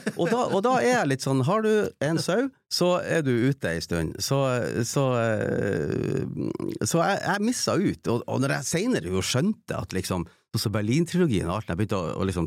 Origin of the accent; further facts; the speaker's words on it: Tromsø, Troms, Norway; Eller hvis jeg vokste opp på Håpen, men jeg ble deportert på en måte av familien før ungdomsårene kikket inn for fullt da.